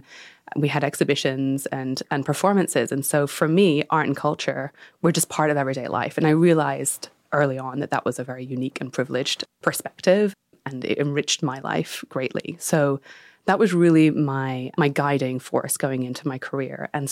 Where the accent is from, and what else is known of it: United Kingdom; born or raised there